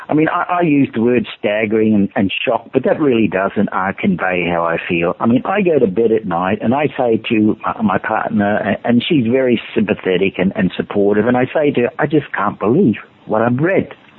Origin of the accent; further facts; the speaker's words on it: Queensland, Australia; I grew up in Australia, I'm sorry. I grew up in Queensland.